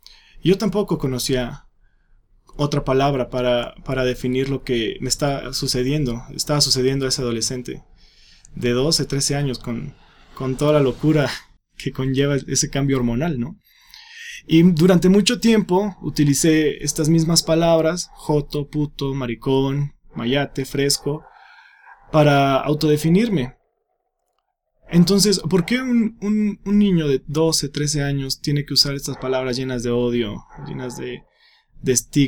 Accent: Ciudad Altamirano, Guerrero, Mexico; moved away as an adult; also born or lived in Coyuca de Catalán / Cirándaro; now in Mexico City, Mexico; originario del estado de Guerrero. Nací en un lugar que se llama Coyuca de Catalán. Pasé mi infancia en un lugar que se llama Cirándaro. Y durante toda mi adolescencia la pasé en Ciudad Altamirano, de donde me reconozco más deudor de mis orígenes

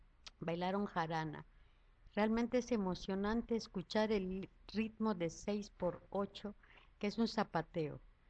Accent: Yucatán, Mexico; festividades yucatecas. Algaripola se usa en las vaquerías. Las vaquerías es una fiesta popular de mi tierra linda.

